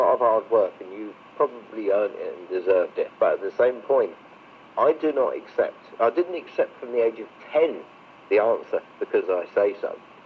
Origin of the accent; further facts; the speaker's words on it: South East England, United Kingdom; born there; Where I was born in England, in Kent, is about 30 miles from France, just across the other side of the English Channel.